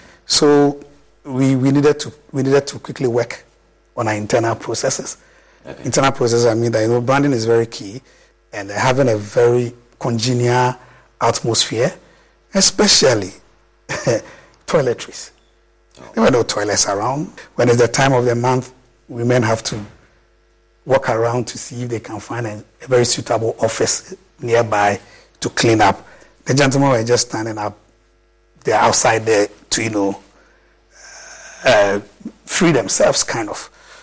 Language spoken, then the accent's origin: English; Eastern Region, Ghana; is a Ghanaian. I come from the Ibuakwa South constituency. I had most of my schooling here in Ghana, a few top-ups abroad.